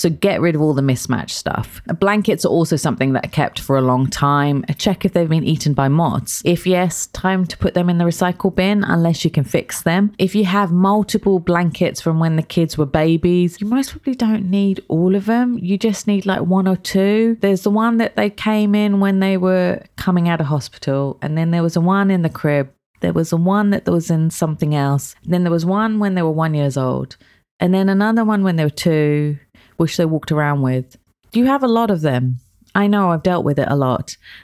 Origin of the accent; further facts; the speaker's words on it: London, United Kingdom; also born or lived in Kent; I'm from London, like from Kent as well.